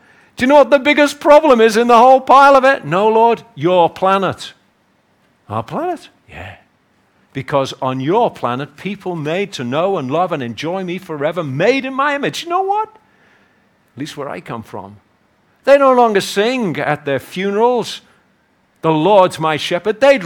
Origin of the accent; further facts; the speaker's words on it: Liverpool, North West England, United Kingdom; I come from Liverpool. I can't help that.